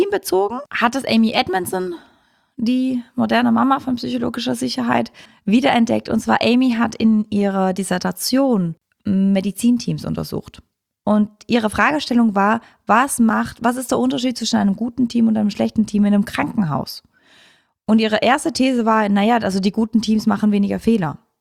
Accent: Switzerland; German is a second language; ich als Schweizerin mit deutschen Sprichworten, die kommen immer ein bisschen lustig raus

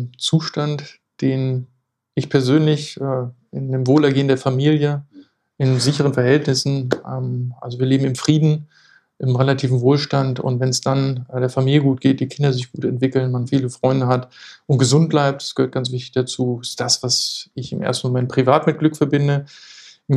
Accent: Lower Saxony, Germany; born there; now in Hamburg, Germany; Ich bin gebürtiger Niedersachse, aber bin jetzt schon zusammengerechnet fast 15 Jahre hier.

